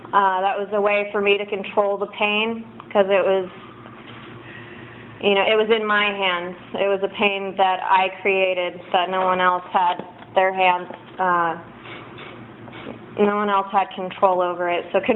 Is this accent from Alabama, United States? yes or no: no; Santa Maria, California, United States; born there; I was born here in Santa Maria in 1987. I'm turning 28 this year.